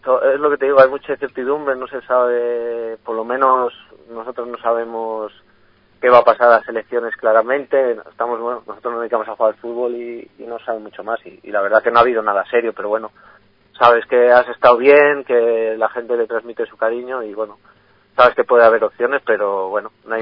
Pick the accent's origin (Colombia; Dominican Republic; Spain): Spain; Salamanca, Castile and León; yo que soy de Salamanca, mucha gente te comenta